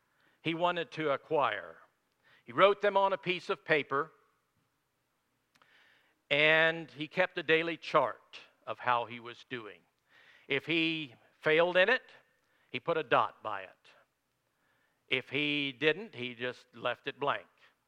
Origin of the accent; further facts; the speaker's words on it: Tennessee, United States; I remember growing up in Tennessee, we used to get the weekly newspaper